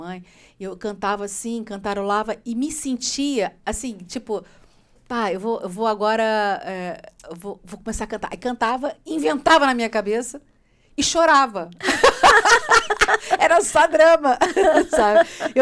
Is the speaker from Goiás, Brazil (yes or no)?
no; Rio de Janeiro, Brazil; moved away; Porque eu venho do Rio de Janeiro e gíria é que não falta.